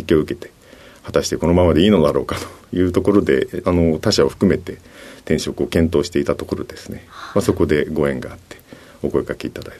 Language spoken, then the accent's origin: Japanese; Hitachi, Ibaraki, Japan; 茨城県日立市でございます。